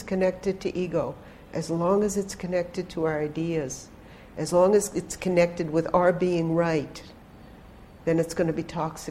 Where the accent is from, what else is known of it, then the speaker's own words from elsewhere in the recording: United States; as I used to say, as an American, I can go anywhere to repent, but as somebody raised Zionist, you know.